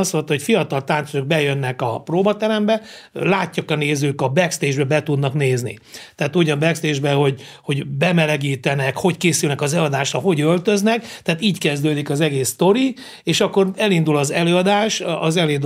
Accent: Szikszó, Borsod-Abaúj-Zemplén, Hungary; born there; és ugye Szikszón születtem, és ott volt egy néptánccsoport is

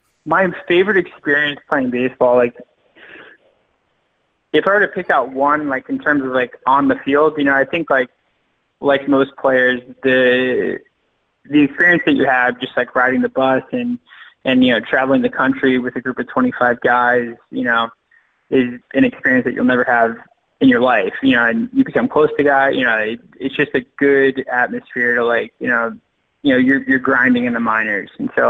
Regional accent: Wall, New Jersey, United States; And I'm from Wall, New Jersey.

